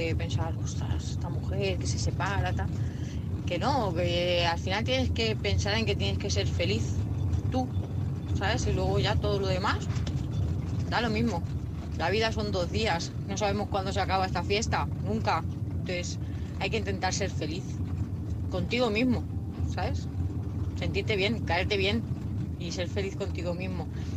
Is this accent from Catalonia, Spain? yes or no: yes; Tarragona, Catalonia, Spain; de Tarragona.